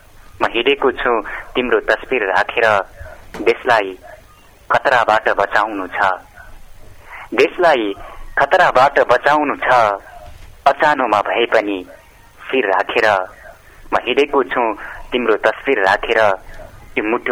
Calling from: Baijanath, Lumbini Province, Nepal; बैजनाथ, गाउँपालिका वडा नम्बर 8

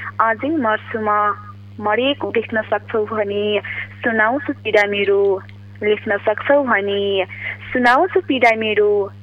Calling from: Dailekh, Karnali Province, Nepal; म तपाईँ दैलेखदेखि हो

